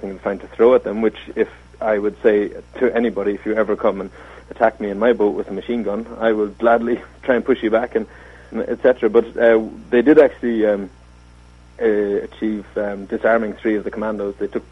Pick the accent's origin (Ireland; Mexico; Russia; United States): Ireland; As an Irish person, it goes deep, you know.